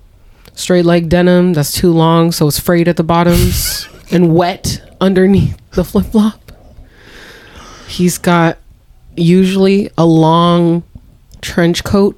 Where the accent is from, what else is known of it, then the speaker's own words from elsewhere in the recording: Rancho Cordova, California, United States; also born or lived in South Sacramento / Elk Grove; Yeah. I'm from Rancho Cordova.